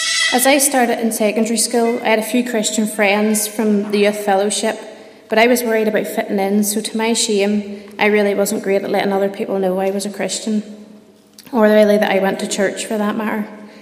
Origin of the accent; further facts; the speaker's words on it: Kells, Northern Ireland, United Kingdom; I'm 25 years old, and I grew up outside Kells, County Antrim, with my mum, dad, and my three brothers.